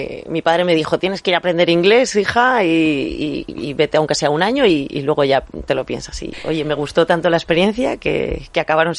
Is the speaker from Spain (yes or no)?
yes; Cartagena, Region of Murcia, Spain; Cartagenera, pero bueno, siempre he vivido en La Manga del Mar Menor y bueno, ya desde los 18 un poco que despegué de allí, pero es como mi rincón de siempre